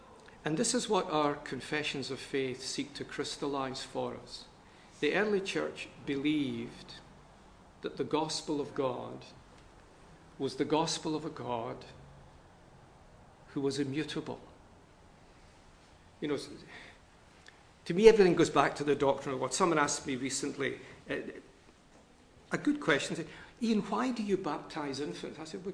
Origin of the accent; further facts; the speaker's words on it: Glasgow, Scotland, United Kingdom; I'm from Glasgow. My first degree was in Glasgow.